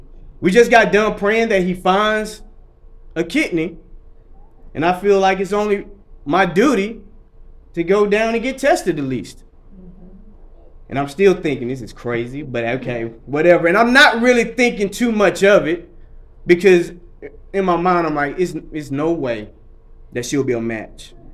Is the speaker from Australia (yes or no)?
no; Birmingham, Alabama, United States; I am from Birmingham, Alabama.